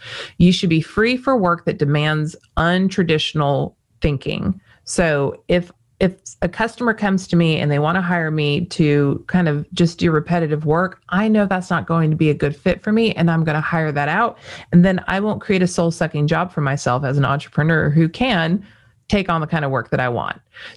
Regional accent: Las Vegas, Nevada, United States; born there; even though I was born in Las Vegas, I am not going to have a poker face.

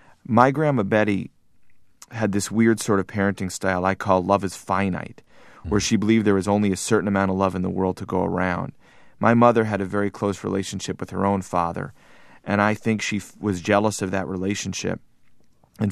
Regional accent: Glencoe, Illinois, United States; born there; My parents moved out of Brooklyn before I was born. I was born in Glencoe, Illinois, mm-hmm. in the North Shore of Chicago.

